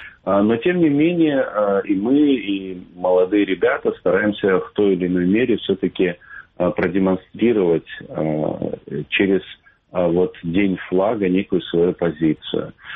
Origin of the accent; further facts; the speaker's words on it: Crimea, Ukraine; что мы есть крымские татары, свободные люди, мы не поддерживаем действия России, и мы хотим жить свободно